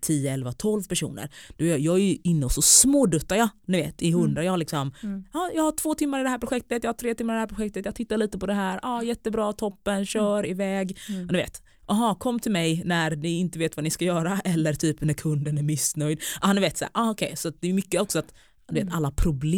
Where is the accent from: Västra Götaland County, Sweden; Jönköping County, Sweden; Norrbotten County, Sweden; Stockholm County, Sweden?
Jönköping County, Sweden; Taberg; först startade vi så här ungdomscafé typ i Taberg och Norra Hammar utanför Jönköping där jag är uppvuxen.